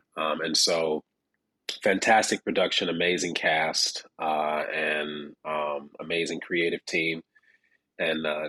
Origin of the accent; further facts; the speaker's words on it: Detroit, Michigan, United States; I think think my first initial audition was actually in Detroit, Michigan, my hometown.